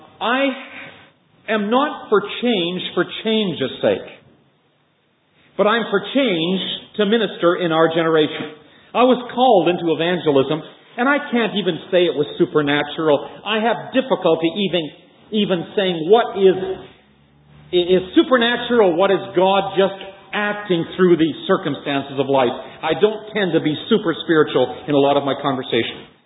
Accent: Canada; now in Australia; being a Canadian in Australia. And I know Graham and Betty Hayden, who are sitting in the front row here, they were in Vancouver last summer at the same church. You were at Granville Chapel, where I attend.

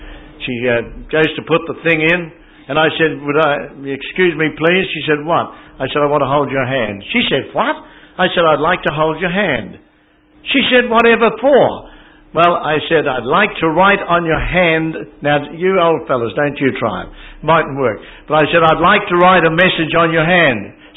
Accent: Ireland; She said, are you a Jew? I said, no, I'm Irish. Faith and be darned, I can put on the language a bit, you know.

